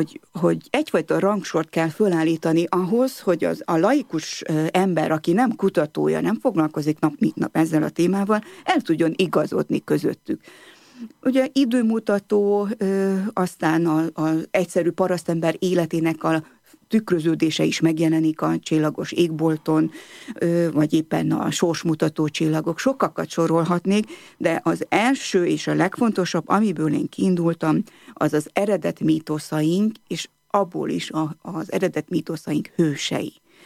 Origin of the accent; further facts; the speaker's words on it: Transylvania, Romania; Én magam is székely vagyok, mégpedig konok, de büszke székely